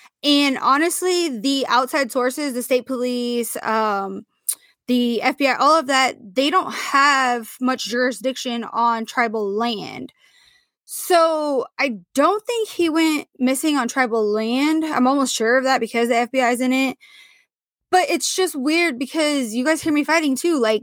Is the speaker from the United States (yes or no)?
yes; Portland, United States; I just saw a little girl in my hometown of Portland was asleep in her car